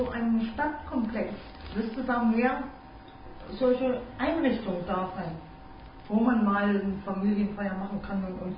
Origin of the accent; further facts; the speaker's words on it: Eisenhüttenstadt, Brandenburg, Germany; Ich komme aus Eisenhüttenstadt.